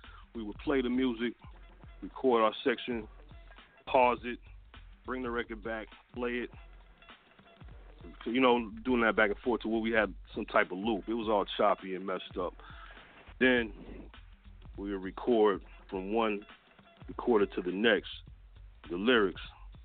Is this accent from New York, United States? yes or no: no; Los Angeles, California, United States; Nah, that's incorrect. I'm from Los Angeles.